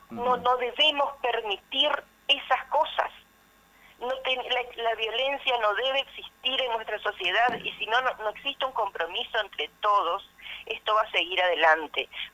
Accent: Santo Tomé, Argentina; nosotros que nos criamos acá en Santo Tomé

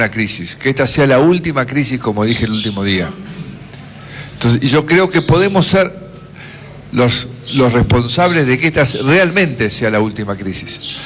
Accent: Argentina; Hoy hemos avanzado como argentinos

